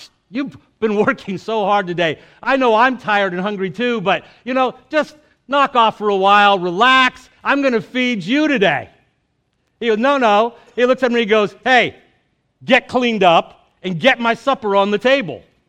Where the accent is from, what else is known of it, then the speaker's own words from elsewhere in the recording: United States; Something that I confess as an American, I don't like to hear.